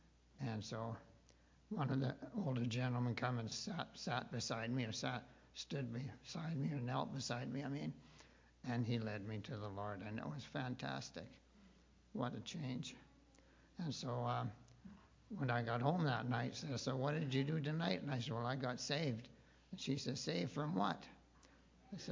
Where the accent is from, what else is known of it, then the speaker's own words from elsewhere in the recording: Calgary, Alberta, Canada; I grew up in Calgary in a non-Christian home, and my dad delivered bread for Palace Bakery.